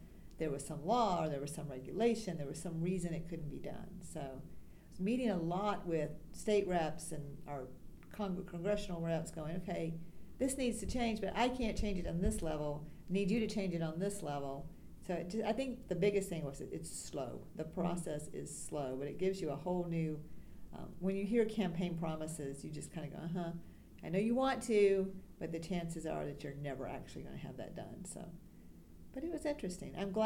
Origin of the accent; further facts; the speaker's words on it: Griffin, Georgia, United States; Griffin, Georgia. Okay. So I am a rare breed, born and bred in Georgia, stayed here. And then I went to Florida State University and then came to the Woodstock area in 1991.